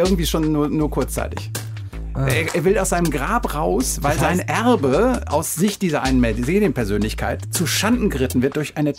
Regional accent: North Rhine-Westphalia, Germany; ich bin ein zutiefst positiver Mensch, ich bin Münsterländer.

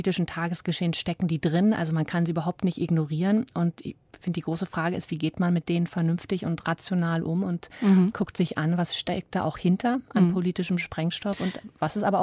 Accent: Berlin, Germany; born there; ich bin zufällig in West-Berlin geboren

